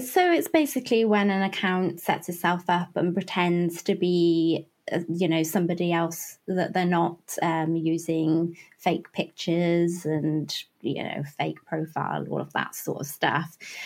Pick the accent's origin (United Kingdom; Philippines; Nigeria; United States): United Kingdom; I come from the England-Wales border in the UK